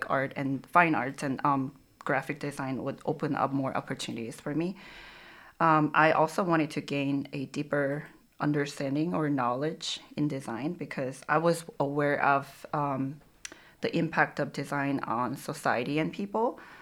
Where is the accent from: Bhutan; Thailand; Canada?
Thailand; also born or lived in United States; I grew up as a third culture kid, living in Thailand, growing up in Thailand as a Korean. Mm-hmm. And I also lived in four different states in the U.S. So I've moved like quite frequently.